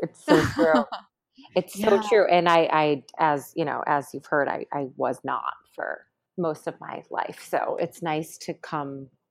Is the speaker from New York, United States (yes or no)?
yes; Syracuse, New York, United States; You know, it's like coming from a small town. I'm from Syracuse.